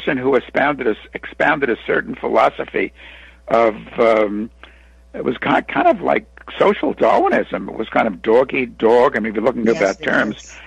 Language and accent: English; New York, United States; I'm from New York, Lonnie, and speaking to people without filters, New Yorkers are, you know, kind of famous for not having filters.